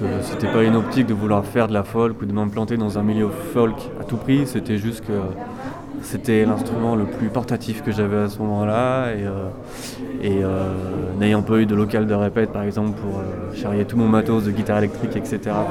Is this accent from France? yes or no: yes; Lyon, Auvergne-Rhône-Alpes, France; born there; C'est ma ville natale, donc forcément j'ai un bon rapport avec cette ville, et je l'aime, mais j'y suis de moins en moins.